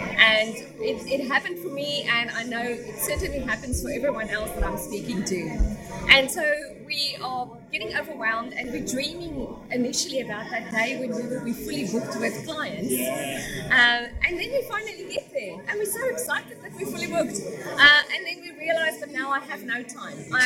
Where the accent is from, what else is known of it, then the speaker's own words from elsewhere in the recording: South Africa; also born or lived in United Kingdom; now in Australia; Clearly with my accent, I am from South Africa. But I also lived in the UK for 2 years, and I've now been living in Australia for about 8 years.